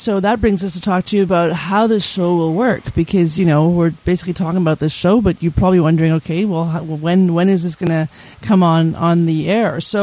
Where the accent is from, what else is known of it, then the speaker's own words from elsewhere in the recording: Canada; Yes, I'm also Canadian, and I live just on the island of Montreal, actually west of the city.